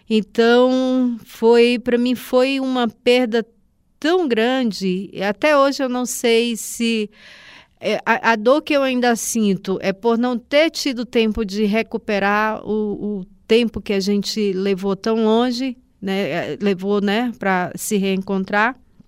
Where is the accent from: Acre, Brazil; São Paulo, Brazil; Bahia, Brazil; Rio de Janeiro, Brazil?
Acre, Brazil; Rio Branco; como eu fui criada em Rio Branco, né, estudava em Rio Branco